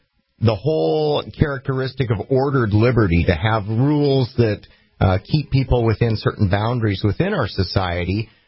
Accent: Canada; now in United States; I came to this country from Canada originally.

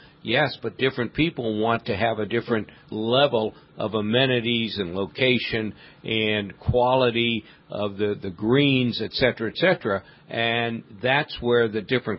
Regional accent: San Francisco, California, United States; I'm from San Francisco. In San Francisco, we have Harding Park, which is a municipal golf course.

